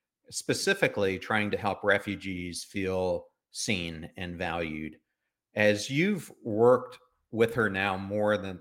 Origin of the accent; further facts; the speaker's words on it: York, Pennsylvania, United States; I grew up in Pennsylvania and I grew up in York, and I always felt, especially York, it's not a very big town